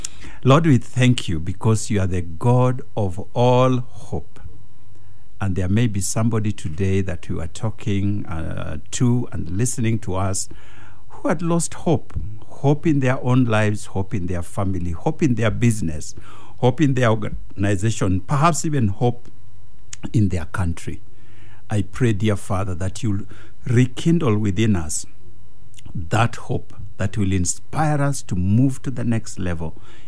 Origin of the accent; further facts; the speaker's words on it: Kenya; And then I say, I'm from Kenya.